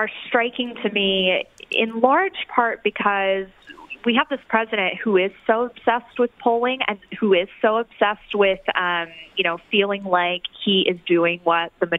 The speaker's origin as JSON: {"language": "English", "town": "Tuscaloosa", "region": "Alabama", "country": "United States", "tie": "born or raised there", "said": "I'm from Tuscaloosa, Alabama, born and raised there, and it's a very gun-friendly part of the country, to put it mildly."}